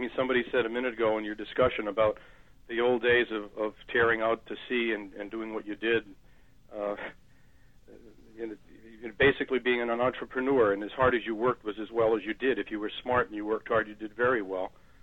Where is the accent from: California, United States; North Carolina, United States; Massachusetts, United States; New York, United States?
Massachusetts, United States; Orleans; now in Vermont, United States; But I am from Orleans, Cape Cod, and I fish out of the port of Chatham.